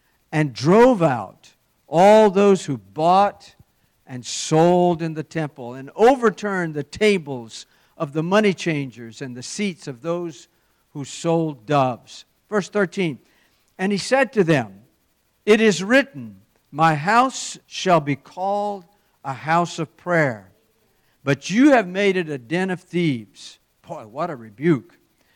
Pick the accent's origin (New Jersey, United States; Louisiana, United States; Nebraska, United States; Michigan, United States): Louisiana, United States; Golden Meadow; I was born and raised on Bayou Lafourche, Louisiana. Anybody ever been to Golden Meadow? I was born in, nobody here, Golden Meadow, Louisiana?